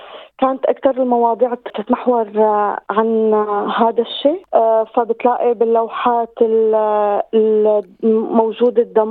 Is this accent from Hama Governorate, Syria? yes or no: no; Homs, Homs Governorate, Syria; now in Australia; كمان عن موضوع التهجير القسري اللي عم بيصير بالبلد لمدينتي اللي هي مدينة حمص وباقي المدن السورية